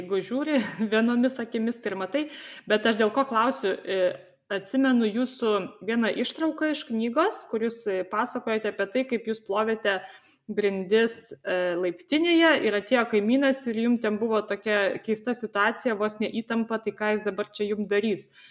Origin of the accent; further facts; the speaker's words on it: Vilnius, Vilnius County, Lithuania; aš pati užaugau Vilniuje ir man Panevėžys atrodo tarsi karo zona